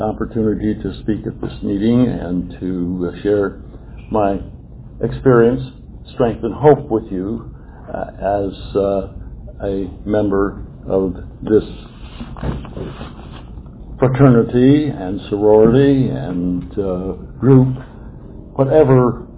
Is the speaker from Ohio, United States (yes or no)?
yes; Ohio, United States; I was born to a couple who lived in a small town, grew up in a small town in northwestern Ohio